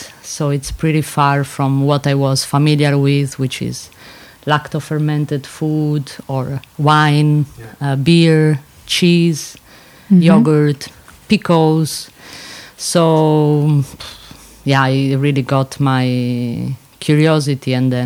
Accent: Italy; because I come from Italy

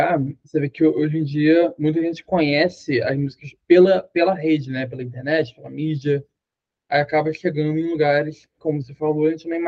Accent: Rio de Janeiro, Brazil; Eu sou aqui do Rio

